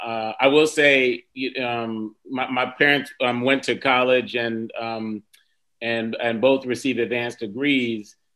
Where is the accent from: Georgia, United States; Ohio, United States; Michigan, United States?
Ohio, United States; Cleveland; born there; So I was born in Cleveland, Ohio, man. But really appreciated that kind of island upbringing, man, pushed me hard.